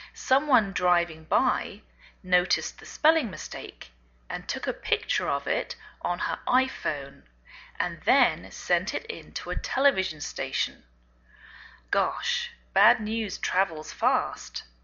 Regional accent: England, United Kingdom; now in United States

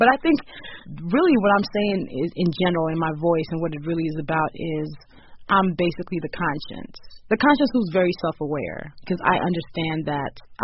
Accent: Nigeria; I happen to push past it and learn to love my culture as a Nigerian

